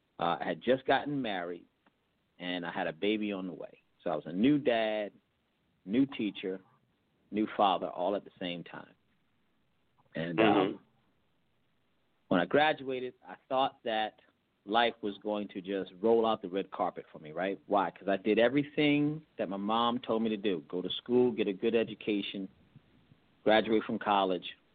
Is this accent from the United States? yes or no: yes; Baltimore, Maryland, United States; I'm from the Baltimore area. I grew up in Baltimore City. Went to Baltimore City Public Schools.